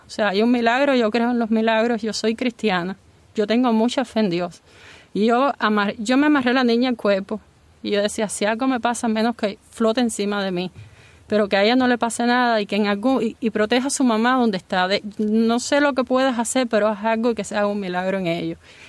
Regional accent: Cuba; moved away; cuando salí de Cuba no sabía a lo que me enfrentaba.

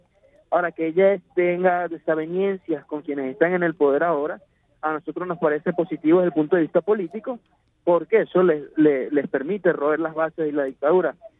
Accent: Venezuela; Somos todos aquellos venezolanos

